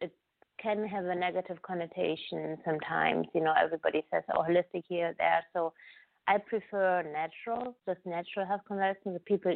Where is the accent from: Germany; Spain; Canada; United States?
Germany; also born or lived in Africa / Asia; Mostly in Germany, but also in Africa and Asia. So my family was also, we were traveling and living in different countries.